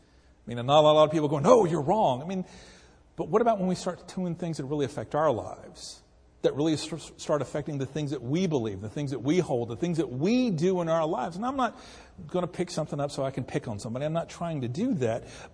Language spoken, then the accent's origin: English; United States; You know, I'm an American. I'm here in this nation. This is my nation.